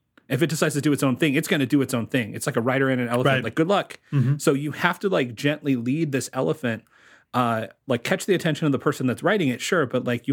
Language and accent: English; Dallas-Fort Worth, Texas, United States; Well, I grew up in Dallas-Fort Worth, and the H.R. Puffin stuff characters were still active.